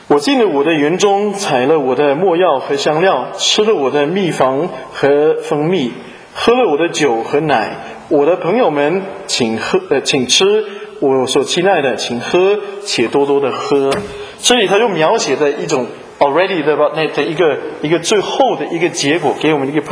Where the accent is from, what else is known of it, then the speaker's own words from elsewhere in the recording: Chaozhou, Guangdong, China; 有的时候我们潮州话我们叫她阿梅啊